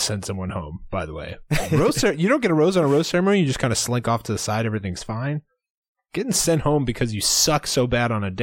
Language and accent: English; Cedar Rapids, Iowa, United States; we're from Cedar Rapids, Iowa, the American Czech capital of the world, I believe.